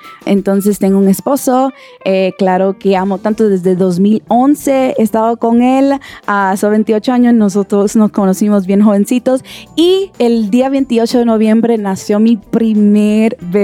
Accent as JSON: {"language": "Spanish", "region": "New York", "country": "United States", "tie": "born there", "said": "yo soy dominicana porque mi mamá y mi papá nacieron en la República Dominicana, pero yo nací en New York. Entonces, soy gringa, pero no soy gringa a la misma vez."}